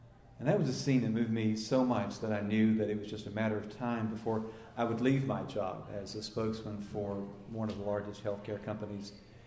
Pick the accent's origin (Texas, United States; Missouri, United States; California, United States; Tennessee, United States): Tennessee, United States; ranging from stories in my hometown newspaper in Tennessee to Time magazine.